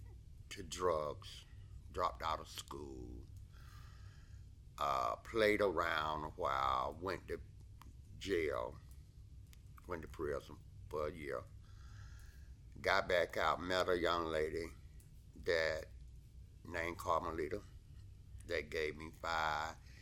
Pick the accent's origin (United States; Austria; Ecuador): United States; Atlanta, Georgia; born there; I was born in Atlanta, Georgia, 1959, at Grady Memorial Hospital.